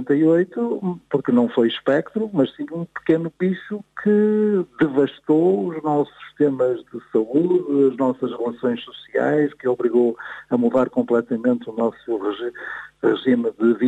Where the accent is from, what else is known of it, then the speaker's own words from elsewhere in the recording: Porto, Norte, Portugal; porque eu sou do Porto